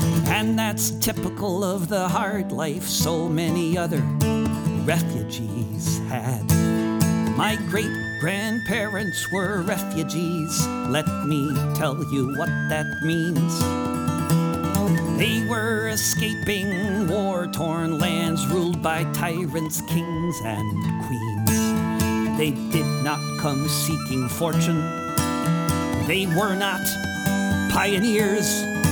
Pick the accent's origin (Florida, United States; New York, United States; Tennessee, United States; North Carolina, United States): New York, United States; New York City; born there; My great-grandparents were refugees. That should be a normal thing to say. I was born in New York City.